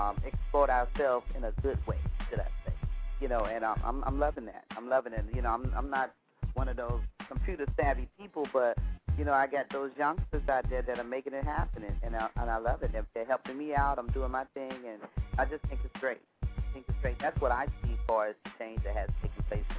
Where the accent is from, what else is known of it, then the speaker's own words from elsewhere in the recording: Georgia, United States; I'm from Georgia, and I came out here years ago, and I got hooked